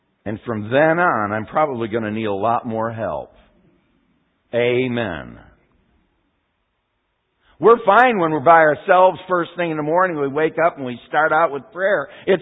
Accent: Bowling Green, Kentucky, United States; He heard I was from Bowling Green area.

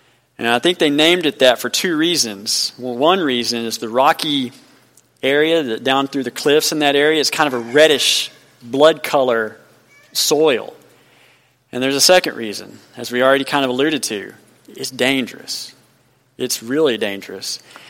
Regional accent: Amarillo, Texas, United States; And then I'm from Amarillo, Texas. I was born there and raised up in the panhandle up there.

